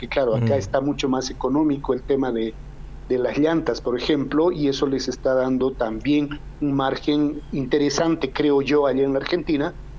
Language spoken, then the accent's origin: Spanish; Bolivia; yo como boliviano no tenemos ninguna injerencia